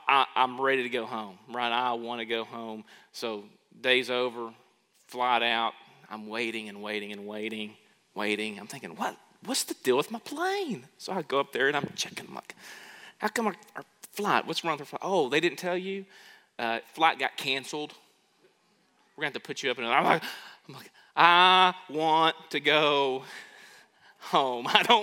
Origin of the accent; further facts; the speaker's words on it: United States; I'm an American, and I'm over here at this conference about Jesus